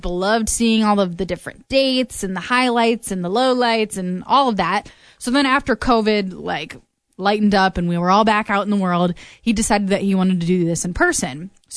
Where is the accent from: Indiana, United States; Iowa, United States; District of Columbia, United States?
Iowa, United States; Everybody's like, oh my gosh, I'm from Iowa and you're here.